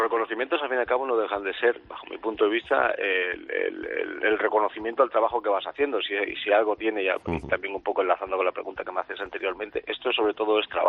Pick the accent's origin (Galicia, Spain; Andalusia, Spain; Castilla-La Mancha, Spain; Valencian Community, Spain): Valencian Community, Spain; Denia; lo más importante para mí es sentir el cariño de mi sector, de mi pueblo y de la gente, al fin y al cabo, que es feliz en las dos, tres, cuatro horas que decide pasar con nosotros aquí en Denia, ¿no?